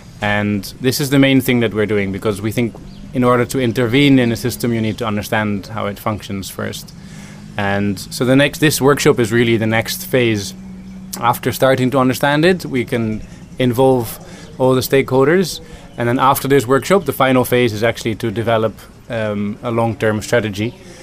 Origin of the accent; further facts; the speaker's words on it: Netherlands; now in India; Oh, personally, I'm Dutch. I was born in Holland. I've been working in India for the last 7 years